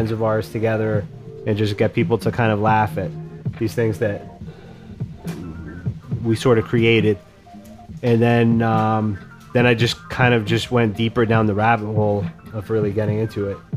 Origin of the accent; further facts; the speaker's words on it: New York City, New York, United States; I'm originally from Pelham Parkway, but right now we're based in the South Bronx